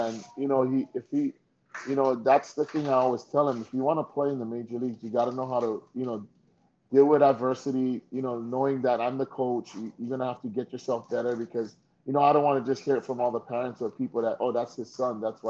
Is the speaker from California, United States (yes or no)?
no; Hawaii, United States; I was a kid from Hawaii.